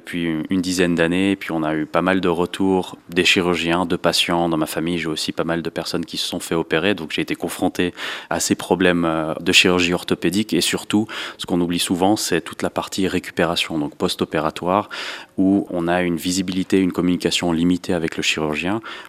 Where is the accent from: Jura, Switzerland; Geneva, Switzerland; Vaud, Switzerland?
Jura, Switzerland; je suis jurassien d'origine, ça s'entend peut-être pas parce que je me suis léménisé en cours de route